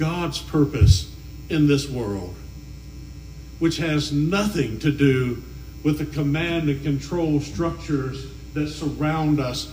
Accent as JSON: {"language": "English", "region": "the South", "country": "United States", "said": "I'm a Southerner. I can't help it. NASCAR, yay."}